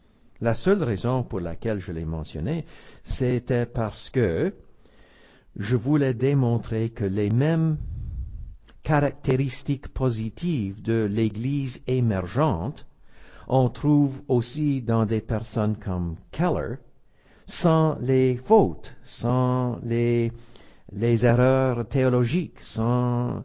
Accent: Quebec, Canada; J'ai été élevé au Québec.

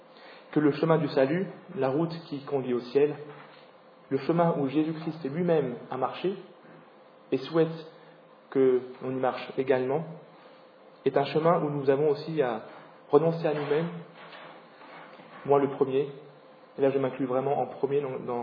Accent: France; nous, en tant que Français, dans la France, nous avons encore le privilège d'être préservés de toute persécution

